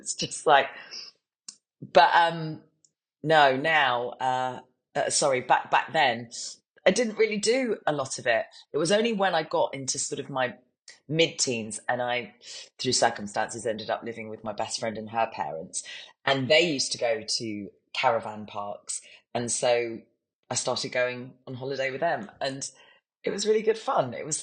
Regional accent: South West England, United Kingdom; I mean, I'm from Dorset. I'm from the South Coast anyway.

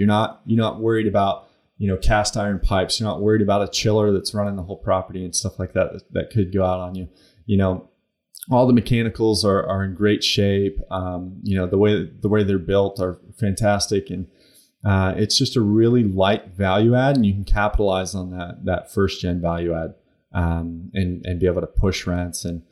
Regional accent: The Woodlands, Texas, United States; I grew up in the Woodlands, which is a suburb of North Houston, so know that area pretty well.

